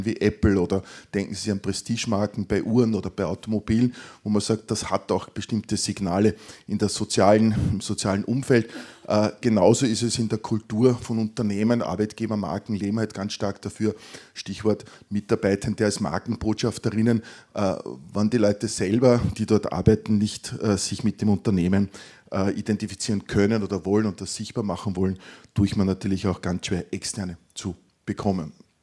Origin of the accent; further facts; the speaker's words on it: Linz, Upper Austria, Austria; Ich bin eben auch Linzer.